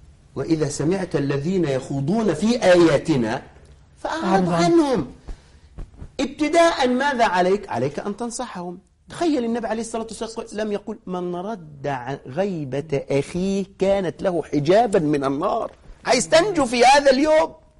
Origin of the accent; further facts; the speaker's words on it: Egypt; عندنا في مصر خايفين من تسريب الامتحانات للثانوية العامة صح ولا لا؟